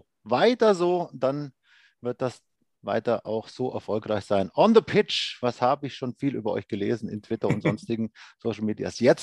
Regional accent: Bavaria, Germany; was für mich natürlich Wahnsinn war, in meiner Heimat da Radio machen zu dürfen. Bei meinem AEV, bei meinen Eishockey-Jungs, da war ich schon als Schüler drin

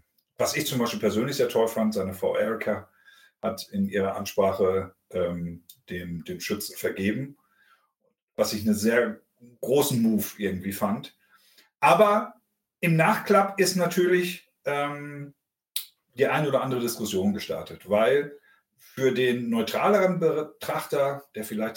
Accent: Germany; Und dann sind wir Deutsche natürlich sofort dabei

